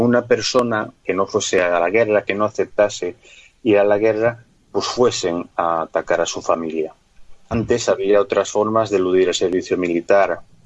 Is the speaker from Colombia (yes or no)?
no; Galicia, Spain